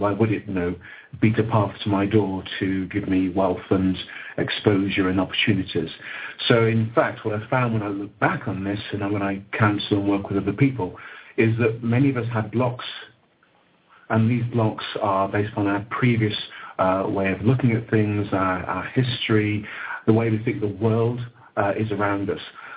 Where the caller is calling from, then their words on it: West Midlands, United Kingdom; I'm calling from Worcestershire.